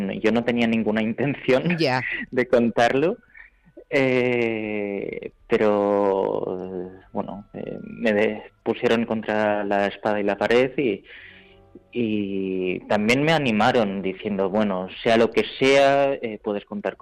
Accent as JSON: {"language": "Spanish", "town": "Madrid", "region": "Community of Madrid", "country": "Spain", "tie": "born there", "said": "Aunque mis padres son de orígenes surcoreanos, pero yo nací en Madrid, en Chamberí."}